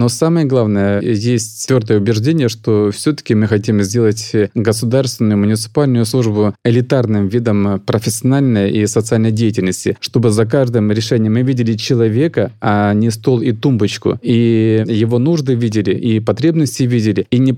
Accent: Russia; Я говорю, да, я из России.

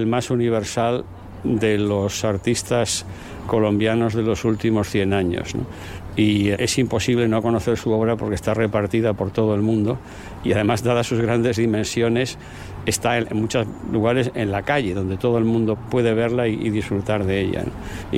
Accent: A Coruña, Galicia, Spain; en mi propia ciudad natal, en La Coruña, está la escultura de un soldado romano en un lugar prominente y muy visible

